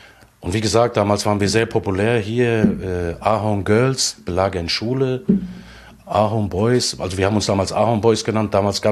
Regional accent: Griesheim, Hesse, Germany; Ich komme eigentlich aus Griesheim.

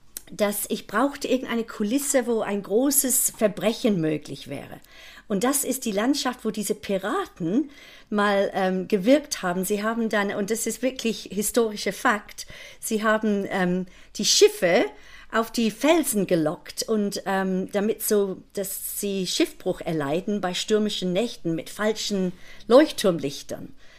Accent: Leicester, East Midlands, United Kingdom; German is a second language; Ich komme aus Mittelengland, aus Leicester, aber ich liebe Cornwall.

